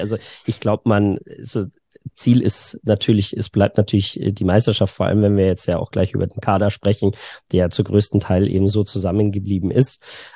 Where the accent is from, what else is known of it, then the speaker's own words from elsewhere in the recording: Munich, Bavaria, Germany; wir als Münchner